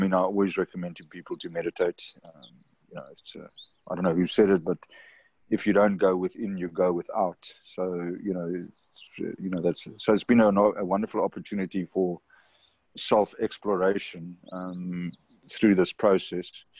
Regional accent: Karoo, South Africa; I come from the Karoo, so we used to live off rusks.

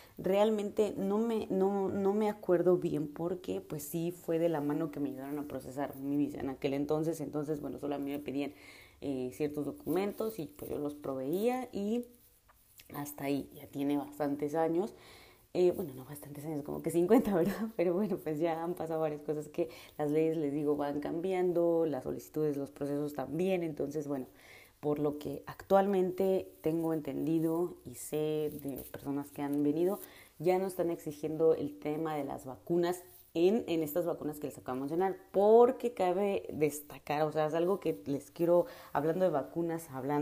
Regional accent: Mexico; como mexicanos, pues ya no nos piden una visa de entrada, entonces ya no checan tanta esa documentación porque solo con el pasaporte como mexicanos entramos.

